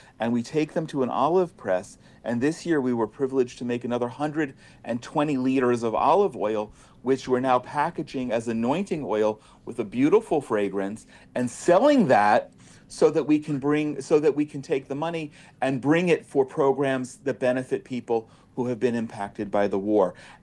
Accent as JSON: {"language": "English", "region": "New Jersey", "country": "United States", "tie": "born or raised there", "said": "I live in an apartment, but in my house growing up in New Jersey, we had dandelions"}